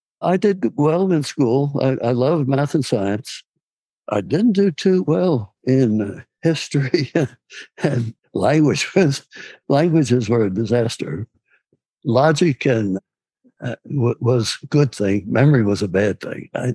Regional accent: Wilmington, Delaware, United States; born there; Yes, I was born in Wilmington, in a part of the city that was called Union Park Gardens, which was a row house community built for the shipbuilders in World War I.

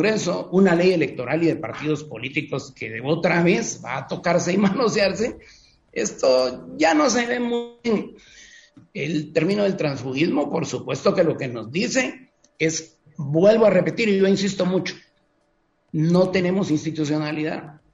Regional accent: Guatemala; es lo que como guatemaltecos empezamos a ver.

